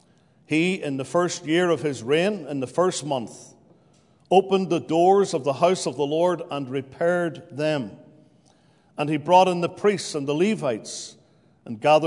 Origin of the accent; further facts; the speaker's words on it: Northern Ireland, United Kingdom; now in Pennsylvania, United States; I've lived in Pennsylvania for 18 years, but I'm finding it really difficult to lose that accent that I was born with. So if you don't recognize it, I'm from the other side of the pond in the United Kingdom, a little country known as Northern Ireland